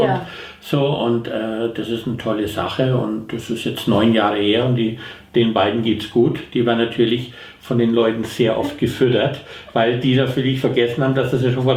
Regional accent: Bayreuth, Bavaria, Germany; born there; now in Seibottenreuth, Germany; ich bin 55 Jahre alt, wohne in Seibottenreuth, bin gebürtiger Bayreuther

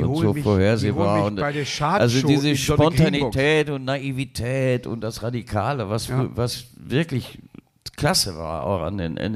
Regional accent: Hagen, North Rhine-Westphalia, Germany; Stadtteilfest in Weringhausen, bei uns zu Hause in Hagen

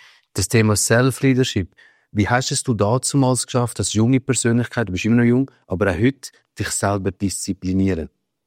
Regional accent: Italy; German is a second language; vor allem als Italiener

